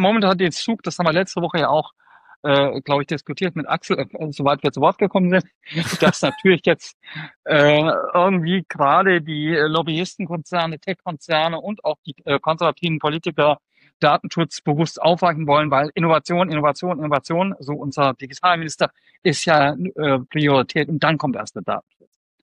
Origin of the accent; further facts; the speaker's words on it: Hesse, Germany; accent: Hessian; mit meinem hessischen Dialekt